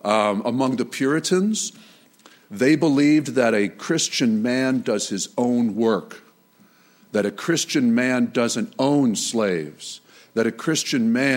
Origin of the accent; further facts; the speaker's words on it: United States; I grew up in the North, come from an old abolitionist family from Pennsylvania.